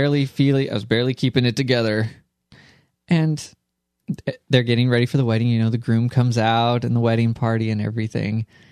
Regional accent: West Coast, United States; now in Cincinnati, United States; I grew up on the West Coast.

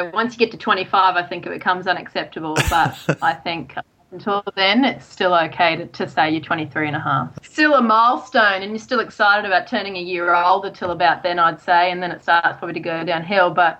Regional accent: New Zealand; accent: New Zealand; I lost my New Zealand accent very long ago, unfortunately, but, you know.

